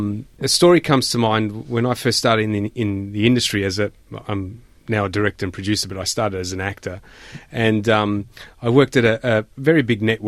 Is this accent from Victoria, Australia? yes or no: yes; Brunswick, Victoria, Australia; So I was 18, 19, because I grew up in Brunswick. And the furthest we went, my parents took me, was Carlton, really.